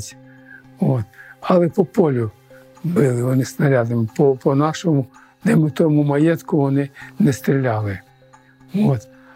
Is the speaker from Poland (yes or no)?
yes; Poland; І тільки, я єстим поляк.